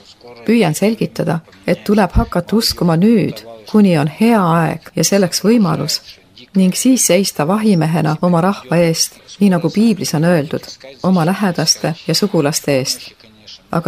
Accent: Ural, Russia; born there; Estonian is a second language; Sündisin Aasia ja Euroopa vahel, Uurali mägede keskel, põdrakasvataja perekonnas. Mu isa on Neenets, emaga Hant.

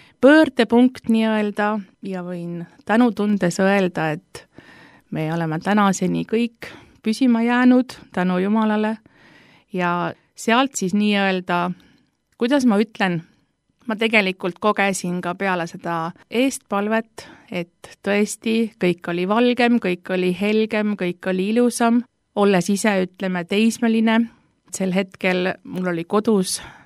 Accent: Eikla, Saare County, Estonia; Mina ei ole jah pärit suurest perest ja olen pärit Eiklast, ma olen maalt ja minu pühapäevakooli aastad möödusid Eikla palvemajas. Ja sealt ma olen välja kasvanud

